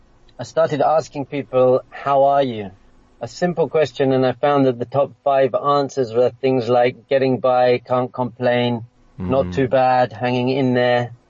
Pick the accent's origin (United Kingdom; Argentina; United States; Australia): United Kingdom; England; Well, I'm from England. My parents are both South African, by the way.